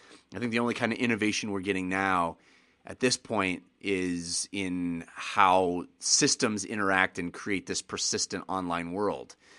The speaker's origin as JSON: {"language": "English", "country": "United States", "said": "because I'm an American and have all of the lack of worldliness that comes along"}